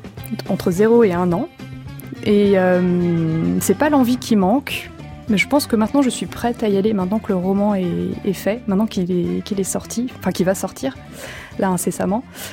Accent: France; Je me sens héritière d'une histoire coloniale en tant que Française

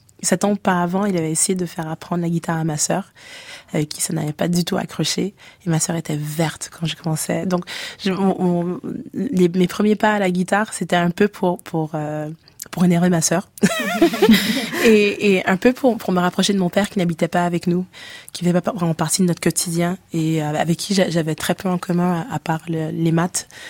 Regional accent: Ottawa, Ontario, Canada; on a pas grandi au Québec, on n'a pas grandi à Montréal-Nord avec le reste des Haïtiens. On a grandi à Ottawa, il y avait des Haïtiens, mais pas autant que si on avait grandi à Montréal-Nord.

